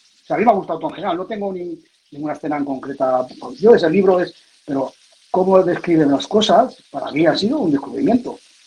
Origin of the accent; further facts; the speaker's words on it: Spain; Lo bueno para mí es el español, porque claro, soy español.